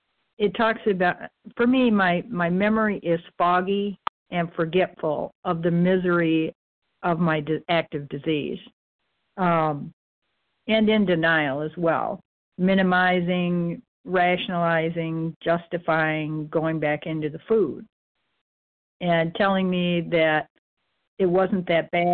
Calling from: Michigan, United States; recovered compulsive eater, overeater from Michigan also.

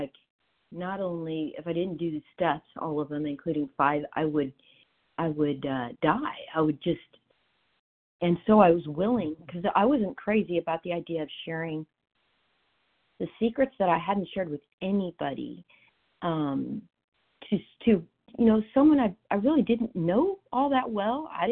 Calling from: California, United States; Hi, good morning. … from California.

